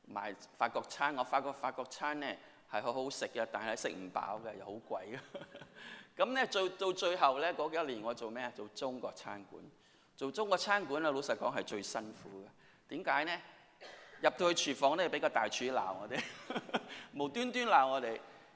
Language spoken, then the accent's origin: Chinese; Hong Kong; moved away as an adult; 当时我来到呢，你知道我是香港来的，所以我是自费来的。